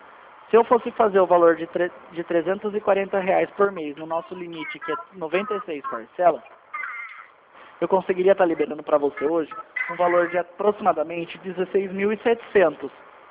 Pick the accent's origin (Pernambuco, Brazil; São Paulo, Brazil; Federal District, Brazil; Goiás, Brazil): São Paulo, Brazil; Não, eu sou de São Paulo.